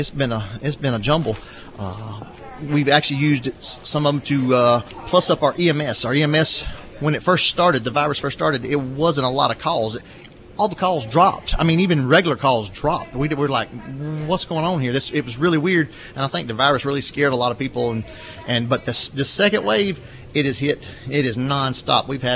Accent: Pennsylvania, United States; I'm from Chester County. Been there, lived there all my life.

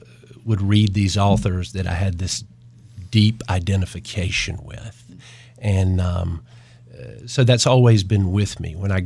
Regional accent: Rock Hill, South Carolina, United States; I was born and raised in Rock Hill, which was a much different city back then, as you can imagine. I attended Northwestern High School, went to Clemson University undergrad, and then the University of South Carolina Law School.

